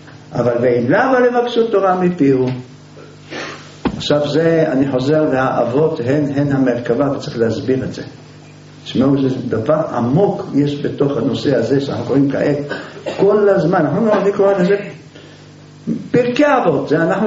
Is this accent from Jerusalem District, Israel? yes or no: yes; Jerusalem, Jerusalem District, Israel; אתם קרובים לים, אנחנו הירושלמים רואים ים מתבלבלים